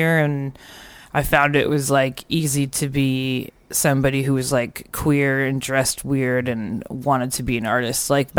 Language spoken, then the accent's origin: English; New Haven, Connecticut, United States; born there; I was born in the live music capital of Southern Connecticut, New Haven.